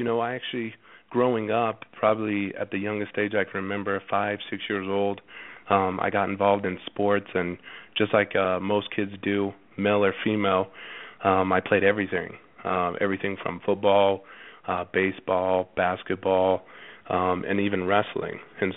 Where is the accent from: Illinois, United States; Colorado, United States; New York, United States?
Colorado, United States; Grand Junction; I grew up in Colorado, a small town called Grand Junction, about 4 hours west of Denver.